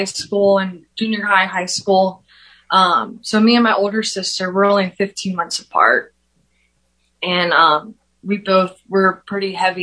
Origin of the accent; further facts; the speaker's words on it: Mandeville, Louisiana, United States; I grew up in Louisiana, a small town right outside of New Orleans, Mandeville, Louisiana.